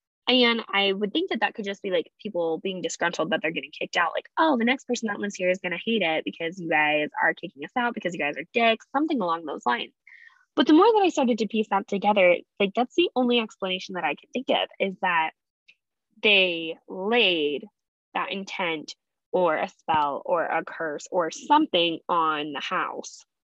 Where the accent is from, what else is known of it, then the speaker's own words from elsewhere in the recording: Colorado, United States; also born or lived in Texas; now in Arizona, United States; I'm from Colorado and you definitely can't find that there.